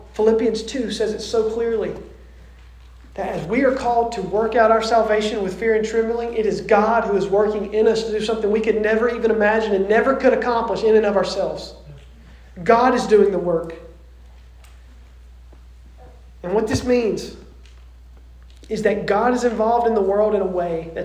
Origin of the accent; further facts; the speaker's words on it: the South, United States; accent: Southern drawl; I grew up in the Bible Belt in the South. If you can't hear the Southern drawl accent coming out. Grew up there.